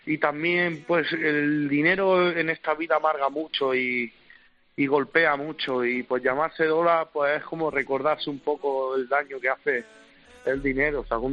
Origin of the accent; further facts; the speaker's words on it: Spain; born there; yo me considero un español, ¿no?, dentro de lo que cabe, y aunque mi padre es argelino, yo nací en España, soy español.